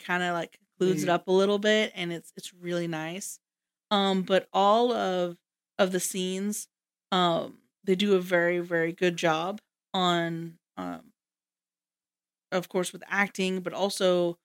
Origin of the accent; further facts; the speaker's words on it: Georgia, United States; now in Missouri, United States; because I grew up in Georgia. Now, I did not grow up. I was in a suburb, not a, you know, a little town